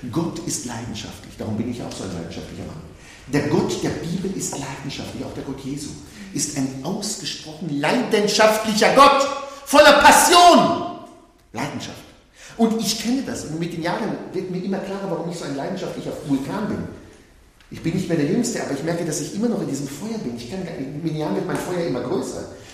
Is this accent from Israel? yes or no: yes; Israel; Ich bin in Israel aufgewachsen und ich bin in der Tradition des Judentums aufgewachsen.